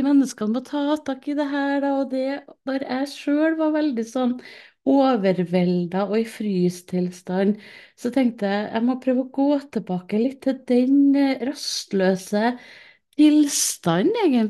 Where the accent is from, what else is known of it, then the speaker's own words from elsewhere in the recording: Trøndelag, Norway; Jeg er da som jeg er trønder òg